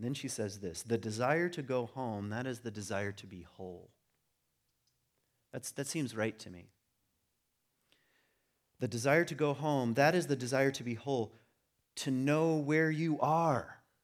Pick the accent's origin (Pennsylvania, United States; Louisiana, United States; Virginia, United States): Virginia, United States; born there; and yet I was born in Virginia, you know, to the son of immigrants, and I'll probably never live in Virginia again.